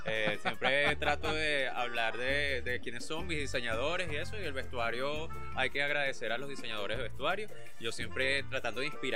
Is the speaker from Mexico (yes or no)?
no; Venezuela; el carácter poético, emotivo, amoroso que nos caracteriza como venezolanos y venezolanas